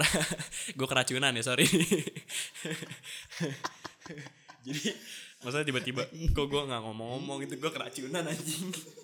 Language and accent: Indonesian; Bogor, West Java, Indonesia; Gue dari Bokbar.